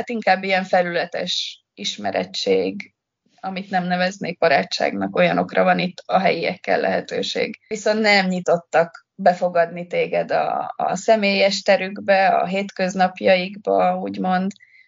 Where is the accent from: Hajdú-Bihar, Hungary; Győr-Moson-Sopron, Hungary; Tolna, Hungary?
Győr-Moson-Sopron, Hungary; Győr; also born or lived in Budapest; now in Malaga, Spain; Én Győrből vagyok Magyarországon belül, és én azt éreztem Győrbe egy picit, hogy Győrt kinőttem. Tanultam Pesten, és Pest pedig nekem nagy volt.